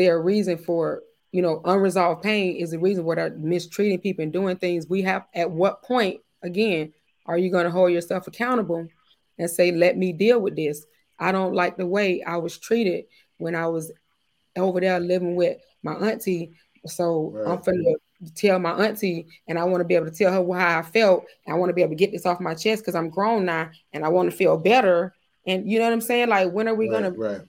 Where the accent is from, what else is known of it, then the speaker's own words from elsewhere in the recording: Miami, Florida, United States; and I'm from Florida. You know, I'm from Miami.